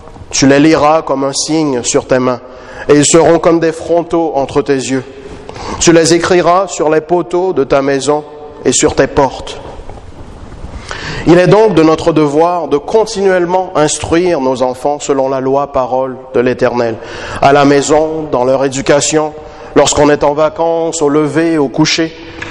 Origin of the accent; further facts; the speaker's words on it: Canada; Chez nous, au Canada, le Dieu de la société est le gouvernement